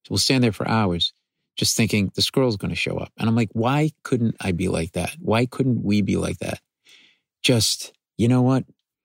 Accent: Providence, Rhode Island, United States; now in New York City, United States; We both live in New York City, but you went to Brown, and I grew up in Providence, as did my wife.

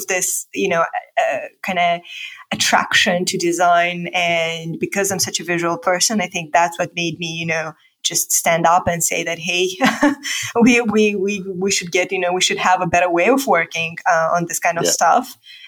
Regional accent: Moldova; English is a second language; now in Bucharest, Romania; I'm originally from Moldova. I'm currently based in Bucharest, and that's the capital of Romania.

